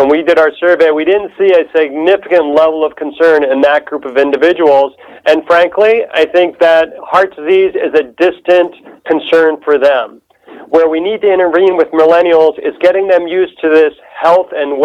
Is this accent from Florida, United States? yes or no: no; New Jersey, United States; I'm a Northern New Jersey, Morris County boy, about 60 miles outside of New York City.